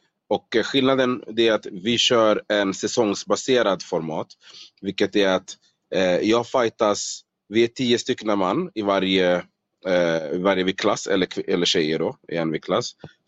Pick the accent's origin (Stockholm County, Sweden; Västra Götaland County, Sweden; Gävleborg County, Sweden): Stockholm County, Sweden; Solna; now in Las Vegas, United States; född och uppvuxen i Solna i Stockholm.